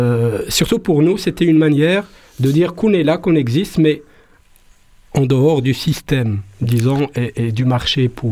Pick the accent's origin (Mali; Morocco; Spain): Morocco; Marrakesh, Marrakesh-Safi; moi, je suis né, c'est vrai, à Safi. C'est une ville côtière, mais j'ai ouvert les yeux, disons, à Marrakech.